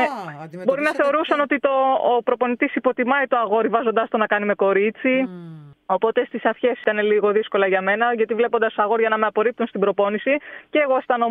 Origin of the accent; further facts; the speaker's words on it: Crete, Greece; σίγουρα με έχει βοηθήσει και εμένα αυτό το ότι κατάγομαι από την Κρήτη.